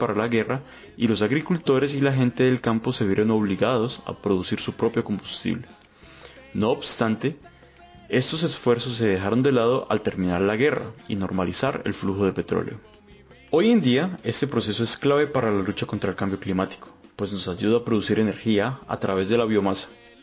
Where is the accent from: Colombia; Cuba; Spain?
Colombia; Puerto Tejada, Cauca; Nací y crecí en Puerto Tejada, un municipio alegre y bullanguero de afrodescendientes ubicado al norte del departamento del Cauca, en Colombia, a tan solo unos minutos de mi Cali bella.